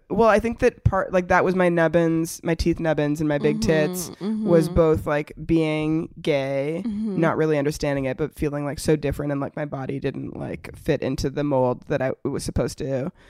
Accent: Toronto, Ontario, Canada; I grew up in Toronto, which was very multicultural, but I definitely grew up feeling like embarrassed about my brown side because I didn't read as brown.

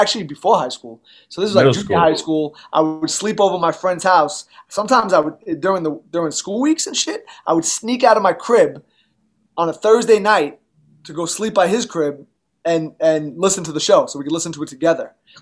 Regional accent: Queens, New York, United States; born there; I'm all over the place. New York. I was born in Elmhurst, Queens. Elmhurst Hospital.

